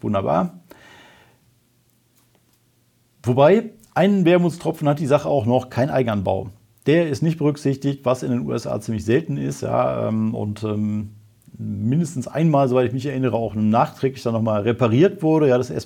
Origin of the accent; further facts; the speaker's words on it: Remscheid, North Rhine-Westphalia, Germany; Remscheid, meine Heimatstadt, ist mal wieder am Start.